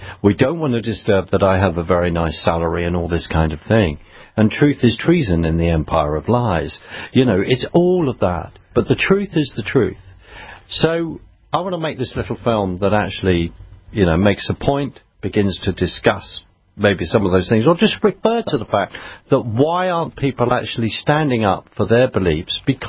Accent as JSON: {"language": "English", "country": "United Kingdom", "said": "so here am I as a Brit about to discuss your history."}